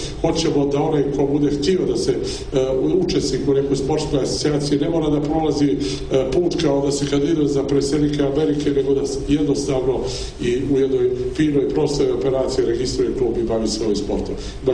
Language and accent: Serbian; Bar, Bar Municipality, Montenegro; Ja sam se družio sa paraolimpijcima i u mome rodnom gradu Baru